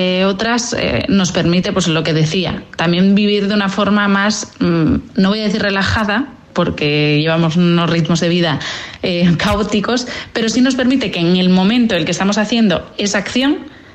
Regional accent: Asturias, Spain; Yo soy asturiana, y en Asturias se tiende a sobrecargar a los niños con una ingesta calórica grande

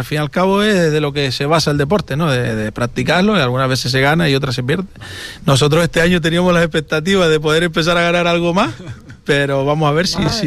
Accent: Canary Islands, Spain; somos de Canarias.

